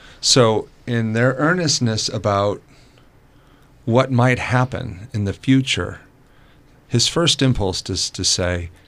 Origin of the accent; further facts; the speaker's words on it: California, United States; I grew up in California, so the earthquake thing has always been there.